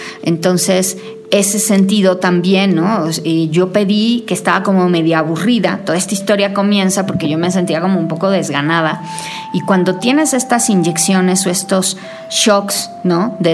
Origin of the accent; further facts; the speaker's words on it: Mexico; Somos, por ejemplo, como mexicanos muy innovadores